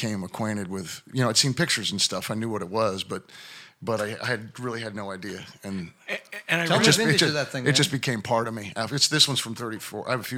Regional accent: Pennsylvania, United States; now in New York, United States; And like the first gig was in my hometown, which is outside Pittsburgh, Pennsylvania.

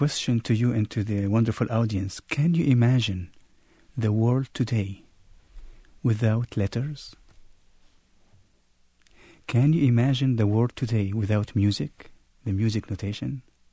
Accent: Homs, Homs Governorate, Syria; now in United States; my hometown Homs, Syria. They couldn't touch me because I'm an American citizen.

